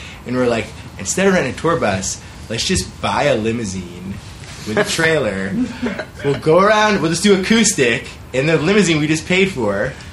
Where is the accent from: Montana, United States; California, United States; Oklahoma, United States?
California, United States; Is that because we're from Cali?